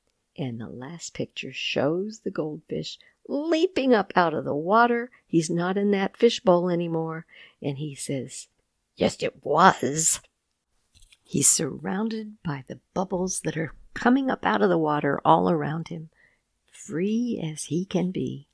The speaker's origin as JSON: {"language": "English", "town": "New Orleans", "region": "Louisiana", "country": "United States", "tie": "born or raised there", "said": "I grew up in a neighborhood in New Orleans called Treme."}